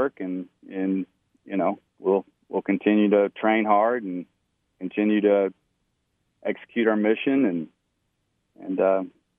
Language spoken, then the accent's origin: English; Mobile, Alabama, United States; You know, Mobile is my hometown. Got a lot of family that's still there. You know, no matter where we go, it's Mobile is always our home.